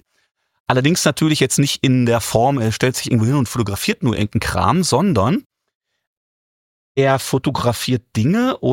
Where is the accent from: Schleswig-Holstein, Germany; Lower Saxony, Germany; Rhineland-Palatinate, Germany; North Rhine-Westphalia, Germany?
North Rhine-Westphalia, Germany; Essen; wir kommen beide aus Essen